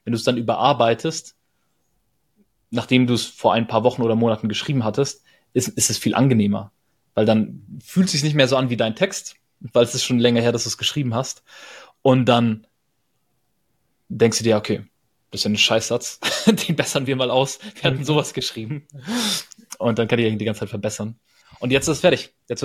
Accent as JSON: {"language": "German", "town": "Bergen", "region": "Lower Saxony", "country": "Germany", "tie": "born or raised there", "said": "688 Meter ist halt einfach die Meereshöhe, auf der ich aufgewachsen bin in Bergen."}